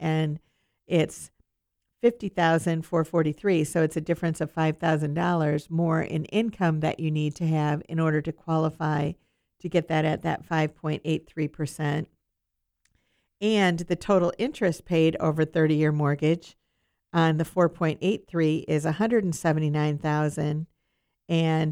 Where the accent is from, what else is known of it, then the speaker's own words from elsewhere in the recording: Iowa, United States; And I know that when I've been to where I grew up in Iowa, there are a lot of curled shingled roofs there.